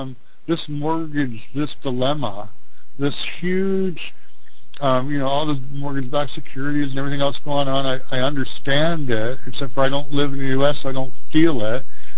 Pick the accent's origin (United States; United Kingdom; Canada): Canada; Toronto, Ontario; I'm from Toronto.